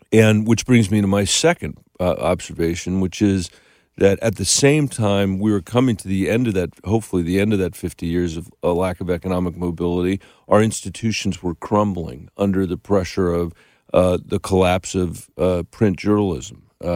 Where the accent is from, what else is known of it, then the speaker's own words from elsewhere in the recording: New Delhi, Delhi, India; born there; I was born in New Delhi, India, first of all.